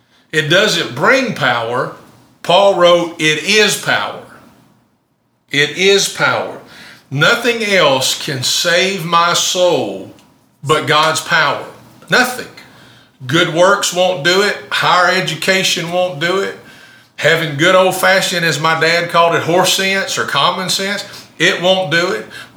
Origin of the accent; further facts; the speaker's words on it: Campbellsville, Kentucky, United States; I grew up in Campbellsville in Taylor County. And so if you were from Taylor County, then you were one of us, right?